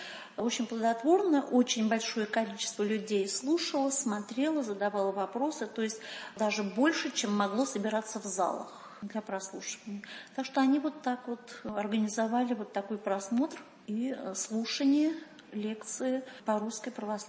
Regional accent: Russia; Я приехала с другой планеты. Я приехала из России.

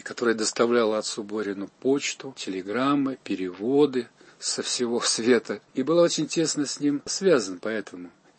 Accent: Moscow, Russia; мы из Москвы, художники

